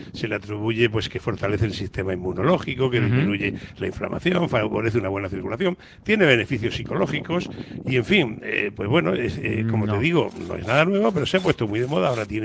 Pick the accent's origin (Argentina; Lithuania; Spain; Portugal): Spain; Murcia, Region of Murcia